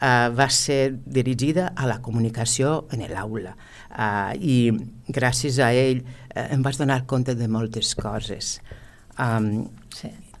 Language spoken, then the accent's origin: Catalan; United States; now in Spain; Jo vaig nàixer i em vaig criar als Estats Units i ahir pues vaig fer els meus estudis. Al vindre a Espanya vaig muntar la meva pròpia acadèmia d'anglès